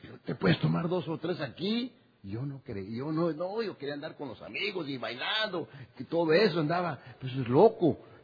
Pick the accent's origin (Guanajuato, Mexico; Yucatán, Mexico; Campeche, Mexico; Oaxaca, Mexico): Guanajuato, Mexico; Salamanca; soy alcohólico. Soy del estado de Guanajuato, Salamanca.